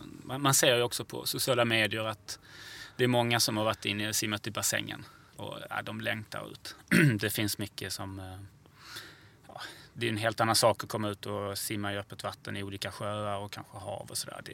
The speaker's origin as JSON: {"language": "Swedish", "region": "Skåne", "country": "Sweden", "tie": "born or raised there", "said": "Jag är uppväxt nere på Österlen. Och mamma, pappa ute på landet. En bonddräng var precis vad jag var."}